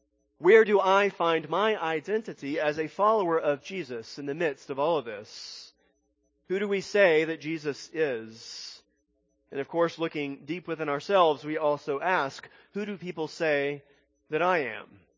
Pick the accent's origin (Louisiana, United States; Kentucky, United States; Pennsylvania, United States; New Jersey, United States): Louisiana, United States; accent: southern; Thankfully … did not take a class to lose his southern accent, nor did I. Though sometimes people are still surprised when I tell them I'm from Louisiana.